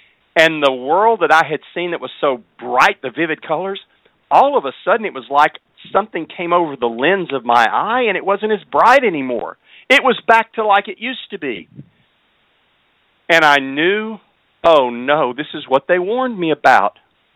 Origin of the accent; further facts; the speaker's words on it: Marshall, Texas, United States; So the Lord sent me back home to my hometown of Marshall, Texas.